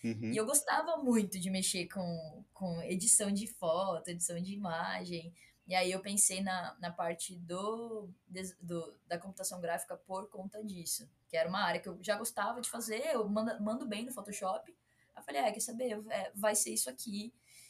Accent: Campinas, São Paulo, Brazil; Ah, eu sou de Campinas, São Paulo. Eu nasci aqui, cresci aqui e desde sempre estudei sempre na região aqui de Campinas mesmo.

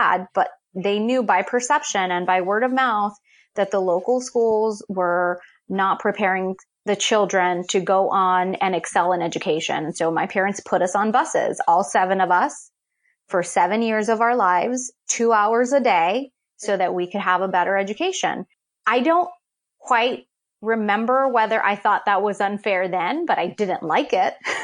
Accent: Los Angeles, California, United States; Growing up in Koreatown, heavily immigrant community from different walks of life.

